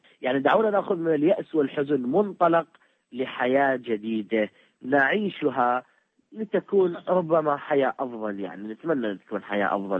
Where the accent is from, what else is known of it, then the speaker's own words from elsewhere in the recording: Iraq; ودورنا نحن كمواطنين عراقيين في تغذية الوعي لدى المواطن العراقي البسيط الكادح